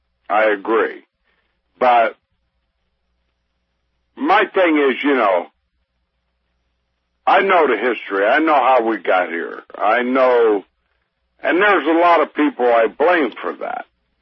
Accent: Aliquippa, Pennsylvania, United States; I'm originally from Aliquippa, Pennsylvania.

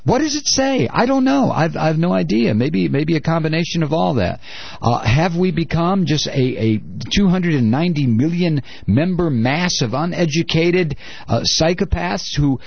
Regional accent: United States; all right, I'm an American.

